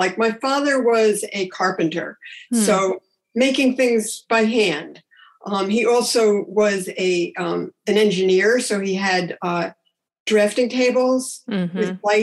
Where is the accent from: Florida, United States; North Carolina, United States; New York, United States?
New York, United States; Albany; Yep, I grew up in Albany, New York. It's really, well, it's the capital of New York State, so it's sort of a government town.